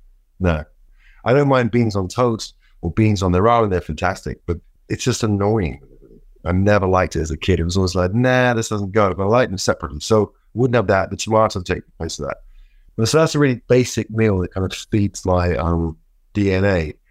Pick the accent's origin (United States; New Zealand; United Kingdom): United Kingdom; London; We grew up in London where we had no money before I sold any records.